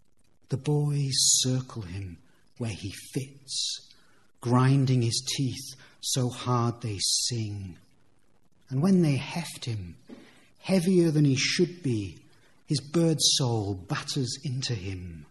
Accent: United Kingdom; I grew up on the Solway, Firth, and we would see lapwings, peewits

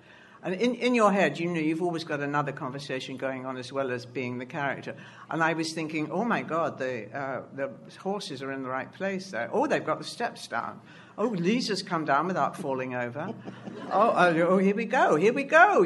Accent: London, United Kingdom; accent: Cockney; Poetry came when I started having to do poetry to get rid of my accent, to go to festivals so that people were accepting me as not having a Cockney accent.

